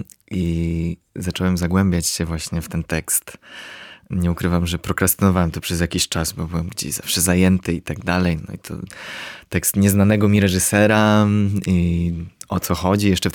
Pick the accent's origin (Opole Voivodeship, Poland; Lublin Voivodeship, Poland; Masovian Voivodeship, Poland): Lublin Voivodeship, Poland; Lublin; wychowywałem się w konserwatywnej rodzinie w Lublinie